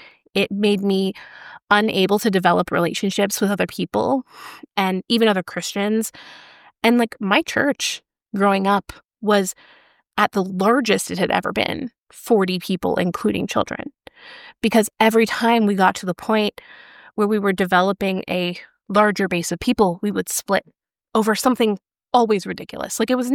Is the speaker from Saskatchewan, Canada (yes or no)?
yes; Regina, Saskatchewan, Canada; I grew up in Western Canada in a very, very small church in Regina. And I grew up in an incredibly independent fundamental Baptist church